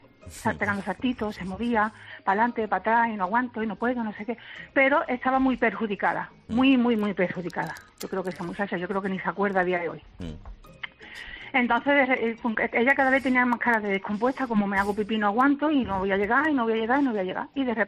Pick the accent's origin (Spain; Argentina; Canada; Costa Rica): Spain; Jerez de la Frontera, Andalusia; Yo soy de Jerez, la feria de Jerez.